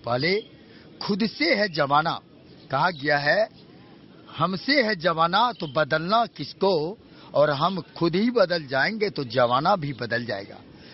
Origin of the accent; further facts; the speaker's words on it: Bihar, India; मैं बिहार से आया हूं और बिहार का भले रहने वाला हूं